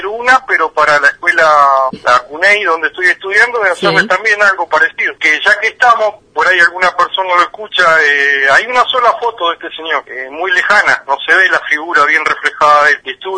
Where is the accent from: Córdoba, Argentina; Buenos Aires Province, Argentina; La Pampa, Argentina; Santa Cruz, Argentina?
Santa Cruz, Argentina; San Julián; born there; also born or lived in Buenos Aires / Puerto Deseado; Nací en San Julián, viví muchos años en Buenos Aires, después volví a Deseado, siempre trabajé en un hospital.